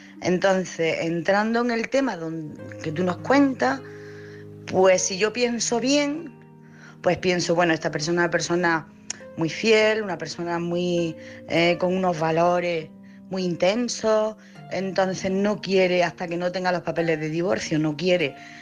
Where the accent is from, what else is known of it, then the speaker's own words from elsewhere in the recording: Jaén, Andalusia, Spain; soy de Jaén.